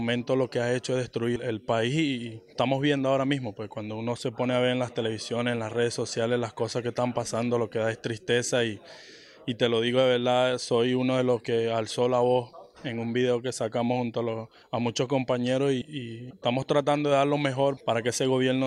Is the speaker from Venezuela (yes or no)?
yes; Venezuela; como venezolano no es algo que no lo podemos permitir